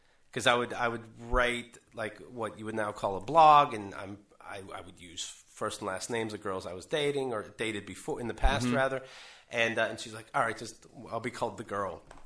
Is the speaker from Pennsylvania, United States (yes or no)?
yes; Pennsylvania, United States; in my hometown, where I'm from the country, close to Pittsburgh, but definitely the country, where I get reverse claustrophobia when I go back.